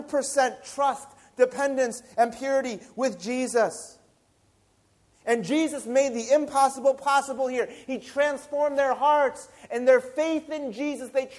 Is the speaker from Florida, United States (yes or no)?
no; Chicago, Illinois, United States; the Chicago Cubs, my favorite team, my hometown team, won the championship in Major League Baseball.